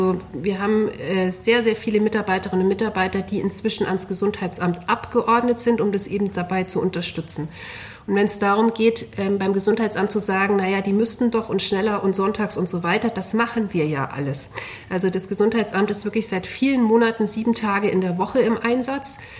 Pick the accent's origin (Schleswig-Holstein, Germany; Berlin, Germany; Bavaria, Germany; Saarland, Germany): Bavaria, Germany; now in Augsburg, Germany; Aber natürlich steckt auch noch viel Allgäuerin in mir.